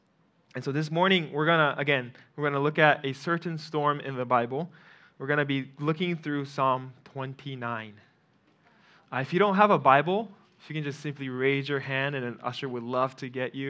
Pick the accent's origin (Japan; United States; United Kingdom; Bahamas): Japan; Okinawa; I grew up here in Okinawa. I was born and raised.